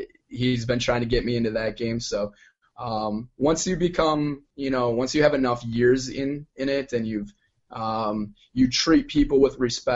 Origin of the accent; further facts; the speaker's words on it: Wisconsin, United States; I mean, I can play in, I'm from Wisconsin.